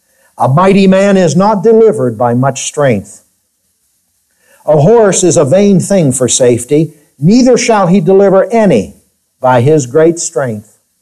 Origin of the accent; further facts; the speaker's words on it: United States; Now, I've got to say to you as an American, I'm proud of our armed forces